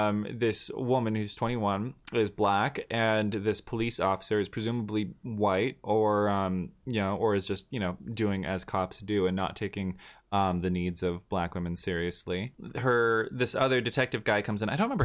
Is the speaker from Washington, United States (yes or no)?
yes; Seattle, Washington, United States; So I grew up in Seattle, mm-hmm.